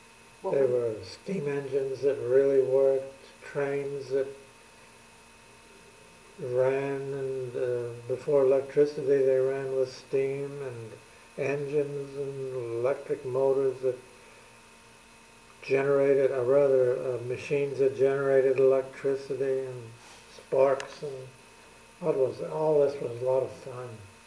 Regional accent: San Antonio, Texas, United States; moved away as an adult; I was born in San Antonio, in Texas.

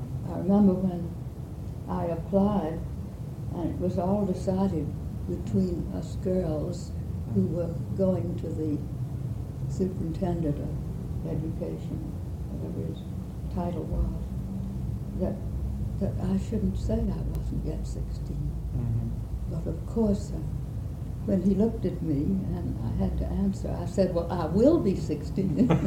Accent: Mississippi, United States; So when I say there was a time that if I said I was from John Sharp Williams' hometown, everybody knew.

